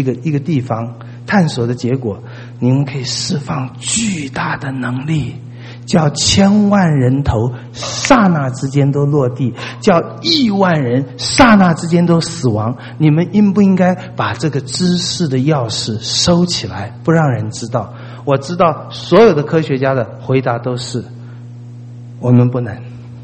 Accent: China; 跟我们中国人的好面子不一样。

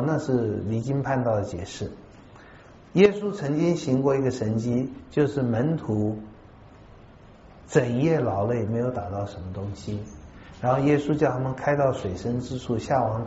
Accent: Taiwan; 如果是我们台湾人哈，我们台湾人实在是很能干，但是太现实了

